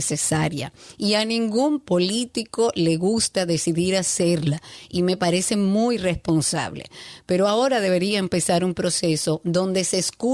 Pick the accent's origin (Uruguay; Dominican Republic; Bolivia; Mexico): Dominican Republic; sepamos como dominicanos que tenemos que aportar también nuestro granito de arena